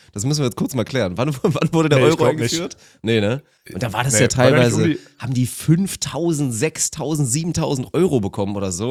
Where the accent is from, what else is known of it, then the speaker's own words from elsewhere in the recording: Northern Germany, Germany; Ich bin aus dem Norden, da ist niemand.